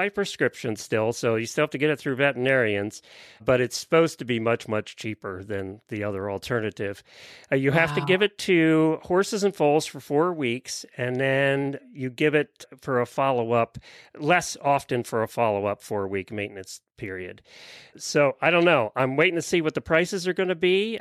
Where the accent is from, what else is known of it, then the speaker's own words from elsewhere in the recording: Ocala, Florida, United States; from Ocala, Florida.